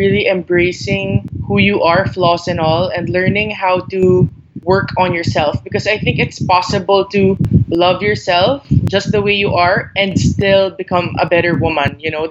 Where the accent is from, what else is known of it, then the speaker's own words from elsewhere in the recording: Philippines; I grew up here in the Philippines, and we're a family of women since my mom is a single mom